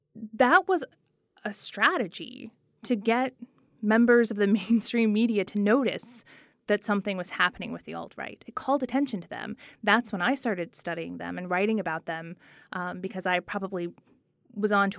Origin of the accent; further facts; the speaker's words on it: Charlottesville, Virginia, United States; Charlottesville changed that. It is my hometown, the place where the so-called rally took place.